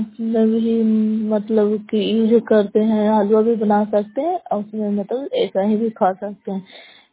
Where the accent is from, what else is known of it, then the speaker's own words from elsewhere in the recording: Bihar, India; नालंदा जिला नगर नौसा ब्लॉक कला पंचायत की निवासी हूँ।